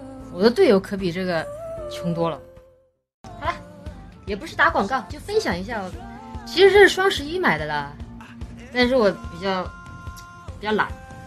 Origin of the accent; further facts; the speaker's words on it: Chongqing, China; 我生活在南方地区，我是重庆人，我们那边不怎么吃玉米。